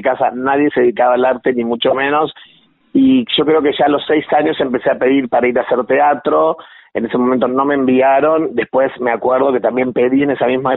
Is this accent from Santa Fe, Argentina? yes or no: yes; Santo Tomé, Santa Fe, Argentina; yo soy santafesino de Santo Tomé, que es un lugar un poquito más chico incluso, que queda ahí pegadito a Santa Fe.